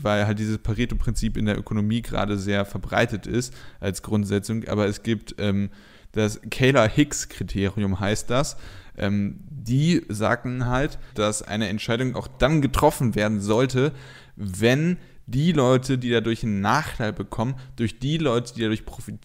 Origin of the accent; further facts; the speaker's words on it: Dortmund, North Rhine-Westphalia, Germany; das muss ich ja als Dortmunder sagen